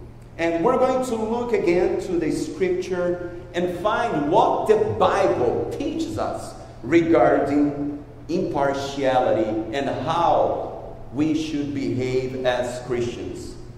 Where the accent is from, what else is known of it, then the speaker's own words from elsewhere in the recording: Paraíba, Brazil; moved away; So this is the state of Paraíba. And then I moved to Minas Gerais. And as I adjusted my accent, it worked for a while.